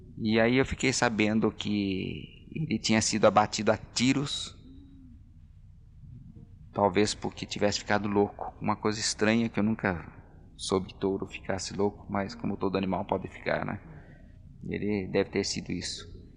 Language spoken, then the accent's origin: Portuguese; Botucatu, São Paulo, Brazil; born there; E essas melancias chegavam já agora em Botucatu, onde eu nasci.